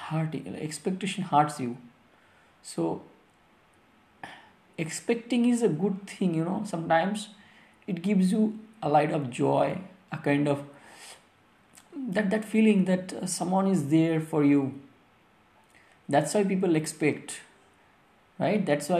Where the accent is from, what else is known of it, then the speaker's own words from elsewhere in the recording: Kolkata, West Bengal, India; English is a second language; from Kolkata.